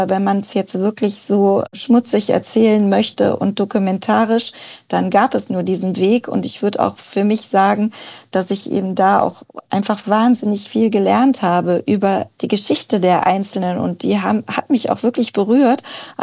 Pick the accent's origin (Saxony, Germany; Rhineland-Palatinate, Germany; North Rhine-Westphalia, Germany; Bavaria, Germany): North Rhine-Westphalia, Germany; now in Berlin, Germany; Also mein Vater kommt aus Berlin, meine Mutter aus Bayern. Ich bin in NRW aufgewachsen.